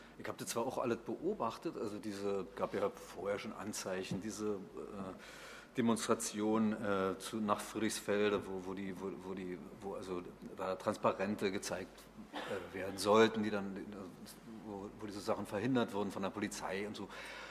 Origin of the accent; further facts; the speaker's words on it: Berlin, Germany; bin ja Berliner